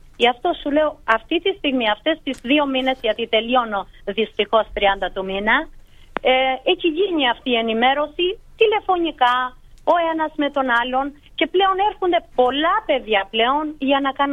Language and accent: Greek; Albania; Greek is a second language; οι περισσότεροι είναι ασθενή από την Αλβανία, από την πατρίδα μου, από εκεί που έχω μεσολαβήσει και στη γλώσσα μου.